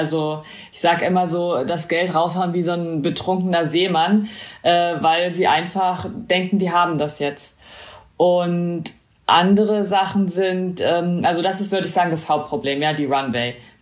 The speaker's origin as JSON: {"language": "German", "region": "eastern Germany", "country": "Germany", "tie": "born or raised there", "said": "Naja, also ich kenne es so von früher. Ich bin im Osten aufgewachsen"}